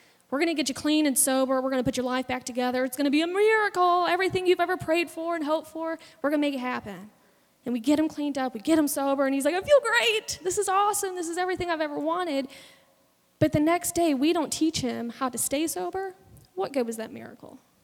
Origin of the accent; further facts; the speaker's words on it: Illinois, United States; I grew up in Illinois, and I remember being younger, and off in the cornfields, you see these giant white tents and music going and tons of people.